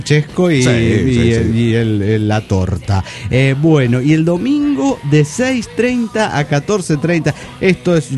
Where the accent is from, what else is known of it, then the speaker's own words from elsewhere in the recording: Mexico City, Mexico; del DF Mexicano.